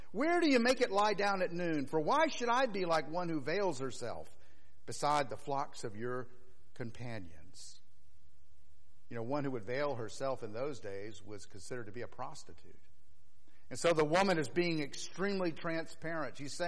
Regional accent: the South, United States; I'm a Southerner, you know

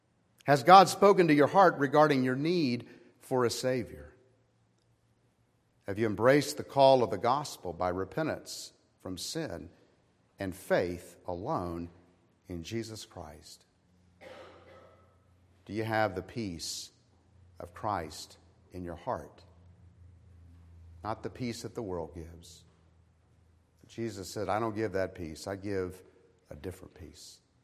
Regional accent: Orlando, Florida, United States; I remember being a kid growing up in the First Baptist Church of Orlando, Florida.

